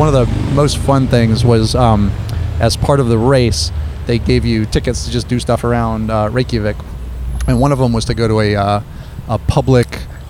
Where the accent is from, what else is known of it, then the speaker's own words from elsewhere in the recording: Ithaca, New York, United States; I grew up in Ithaca, New York.